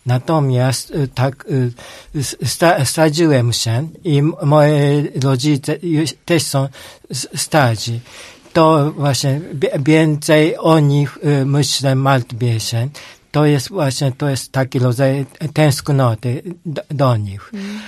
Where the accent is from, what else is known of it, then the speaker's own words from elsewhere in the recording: Japan; Polish is a second language; now in Poland; Ale mogę tutaj być i tak tęsknić o Japonię, rodziców.